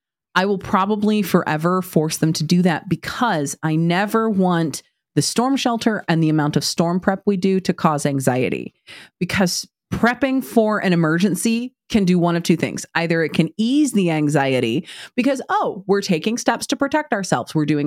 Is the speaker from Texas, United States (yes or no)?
no; Oklahoma, United States; I will say, so I've lived in Oklahoma my entire life.